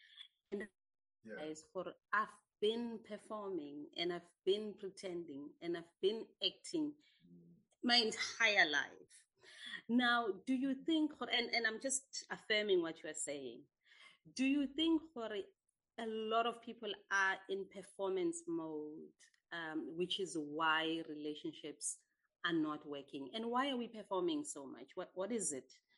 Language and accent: English; Alexandra, Gauteng, South Africa; And my first book is called Alone, Growing Up in Alexandra.